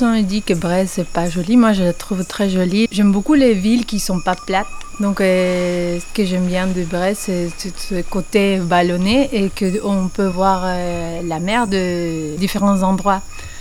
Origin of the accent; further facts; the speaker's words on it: La Paz, Bolivia; born there; French is a second language; je suis bolivienne, artiste et architecte. Je suis née à La Paz, une ville au plein cœur de la cordillère des Andes, à 4000 mètres d'altitude.